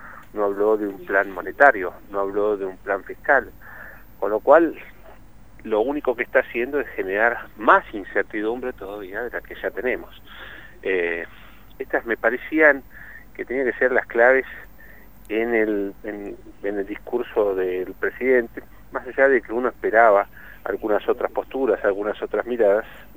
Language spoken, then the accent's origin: Spanish; Neuquén, Argentina; como argentino, particularmente como neuquino, y también, obviamente, como argentino